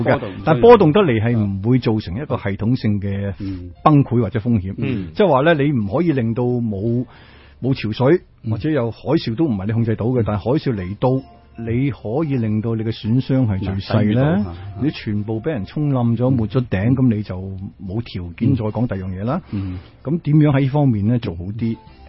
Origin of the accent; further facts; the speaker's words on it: Hong Kong; moved away; 咁嗰時我從香港嚟就覺得最初唔明佢哋諗咩